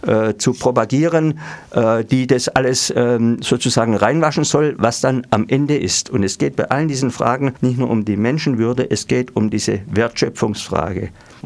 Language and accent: German; Schwäbisch Hall, Baden-Württemberg, Germany; in dieser meiner Heimatstadt Schwäbisch Hall